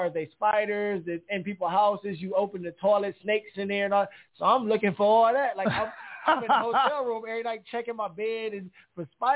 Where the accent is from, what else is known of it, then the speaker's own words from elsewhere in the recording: Ohio, United States; Like, I'm from Ohio, so when everybody's freaking out, like, oh, it's freezing. I'm like, it's chilly.